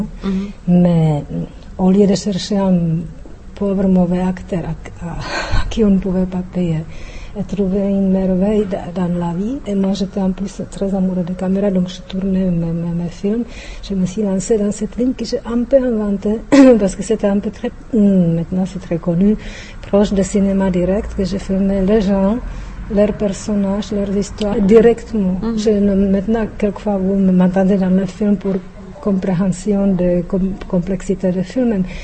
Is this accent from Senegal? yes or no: no; Czechia; French is a second language; now in Buenos Aires, Argentina